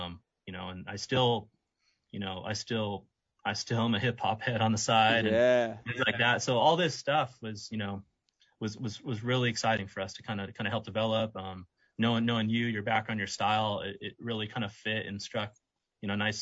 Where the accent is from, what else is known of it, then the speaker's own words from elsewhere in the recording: Los Angeles, California, United States; I'm a kid from Southern California.